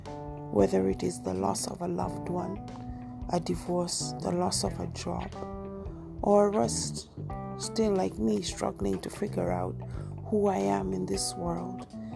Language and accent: English; Kenya; my home country, Kenya